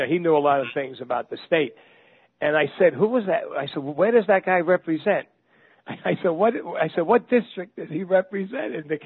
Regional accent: Brooklyn, New York, United States; So I'm from Brooklyn, New York.

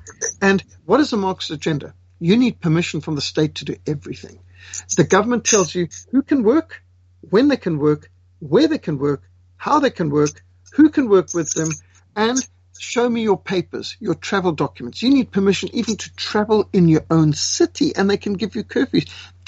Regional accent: Zimbabwe; I was brought up in Rhodesia where we would test regularly for bilharzia

